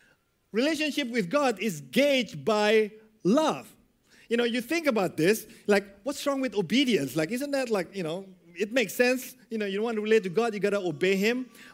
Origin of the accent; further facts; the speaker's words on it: Indonesia; I grew up in a country that's highly religious. I grew up in Indonesia, where every single citizen is required to have a religion.